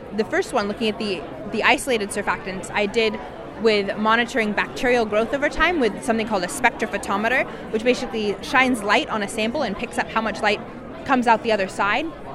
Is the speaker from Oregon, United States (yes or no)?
yes; Portland, Oregon, United States; I'm from Portland, Oregon, and I go to Oregon Episcopal School in Portland.